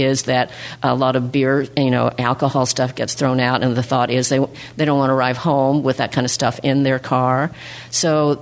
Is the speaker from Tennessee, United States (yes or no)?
no; Kansas, United States; also born or lived in Oklahoma; now in Vermont, United States; I moved here in 1970 from Kansas and Oklahoma.